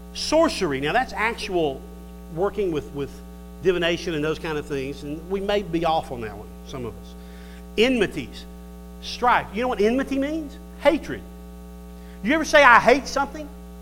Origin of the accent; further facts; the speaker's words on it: Ireland; I'm Irish. I'm supposed to have this. It's how God made me.